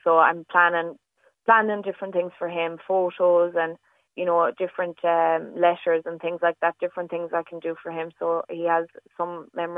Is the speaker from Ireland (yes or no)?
yes; west of Ireland, Ireland; I speak about the West because obviously I'm from the West